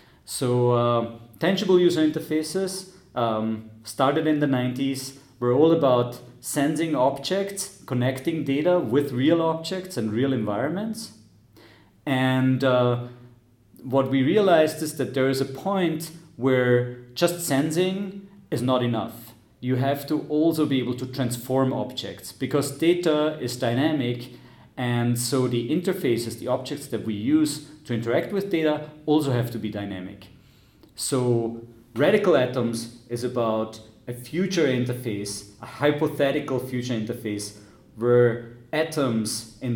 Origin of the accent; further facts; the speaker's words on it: Eberstadt-Zell, Upper Austria, Austria; moved away as an adult; I'm actually from Upper Austria originally, born in Eberstadt-Zell, close to Linz, and studied here in Hagenberg. And then in 2008, I moved to the United States for grad school.